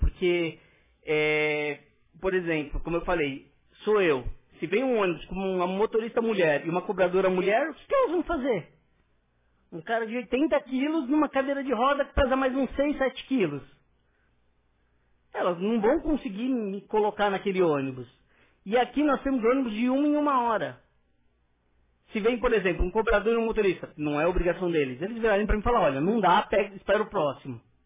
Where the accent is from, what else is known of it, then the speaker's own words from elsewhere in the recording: São Paulo, Brazil; eu vim de São Paulo, né? Eu morei em São Paulo praticamente minha vida inteira.